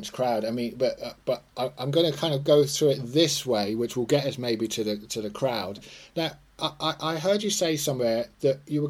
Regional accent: England, United Kingdom; Like, as an English sports journalist, like, I've always looked at it and thought, it's really classy.

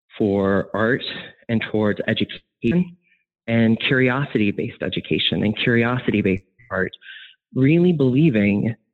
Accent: Iowa, United States; now doing an interview that's based in Des Moines, in my home state, it feels like a very impactful narrative to me

